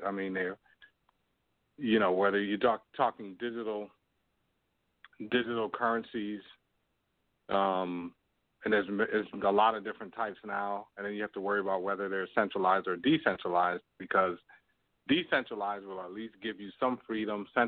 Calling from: Toronto, Ontario, Canada; calling you from Toronto.

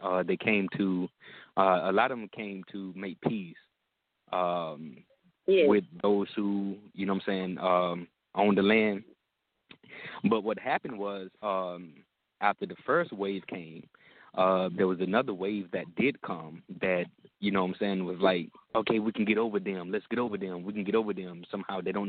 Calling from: Texas, United States; I'm calling from Texas right now.

